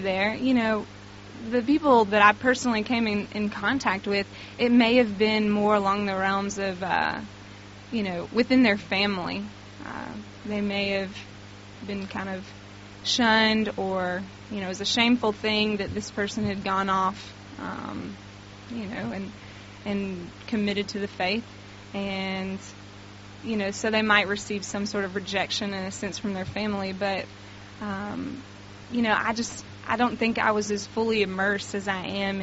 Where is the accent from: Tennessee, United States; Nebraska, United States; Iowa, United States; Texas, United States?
Tennessee, United States; I'm actually from the South, so good old Tennessee.